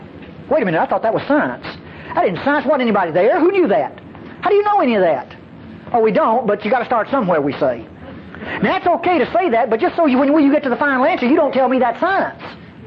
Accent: Mississippi, United States; moved away; That's North Mississippi for squeeze. I'm from North Mississippi, but I've lived in Texas nearly all my life, so, neither one of them claimed me.

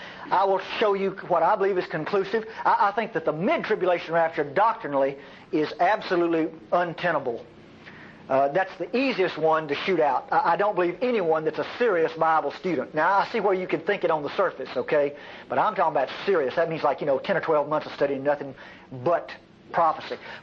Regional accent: Texas, United States; I'm an American, I'm a Texan, and I demand an opinion.

